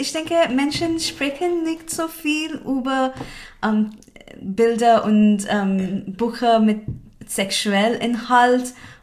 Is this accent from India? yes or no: yes; Kolkata, West Bengal, India; German is a second language; now in Germany; ich komme aus Kalkutta in Indien. Ich wohne in Deutschland seit 2017.